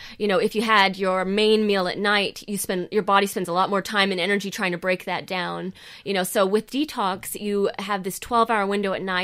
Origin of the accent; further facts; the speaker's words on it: the South, United States; I'm an American from the South. We pronounce every syllable of the words, you know.